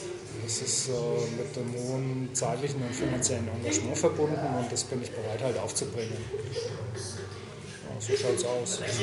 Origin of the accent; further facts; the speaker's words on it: Ansbach, Bavaria, Germany; ich werde auch in meiner Heimatstadt Ansbach einiges machen.